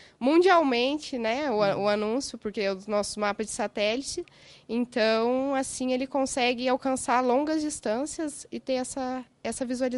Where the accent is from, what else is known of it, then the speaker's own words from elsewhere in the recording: Jacarezinho, Paraná, Brazil; De Jacarezinho, Paraná.